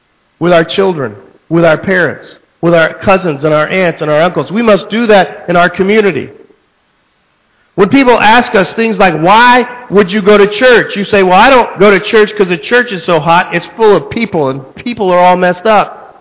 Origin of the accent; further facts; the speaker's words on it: Texas, United States; That's maybe, I'm from Texas, if y'all don't know. So I say y'all, and I say other things.